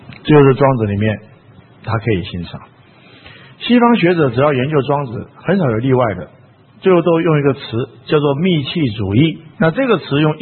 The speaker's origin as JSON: {"language": "Chinese", "country": "Taiwan", "tie": "born or raised there", "said": "我们自己在台湾住那么久，从来就不觉得台湾有什么美。我讲是讲真的，是不是？就觉得说就是这样子嘛，从小这边出生长大有什么美呢？"}